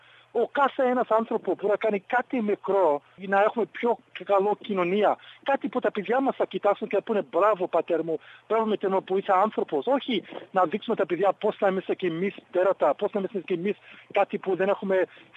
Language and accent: Greek; Greece; Και αυτό κάνω εγώ, που είμαι Έλληνας